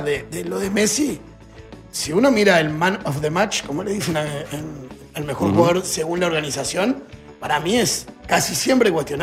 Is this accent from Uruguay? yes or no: yes; Uruguay; esto ya me involucra como uruguayo